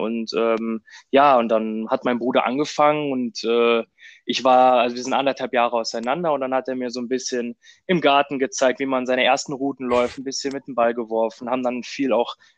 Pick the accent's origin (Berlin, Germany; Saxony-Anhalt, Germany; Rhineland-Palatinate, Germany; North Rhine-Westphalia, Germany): North Rhine-Westphalia, Germany; Düsseldorf; mein Vater kommt aus Ungarn und deswegen ein bisschen Multikulti, aber cool. Aufgewachsen bin ich in Düsseldorf.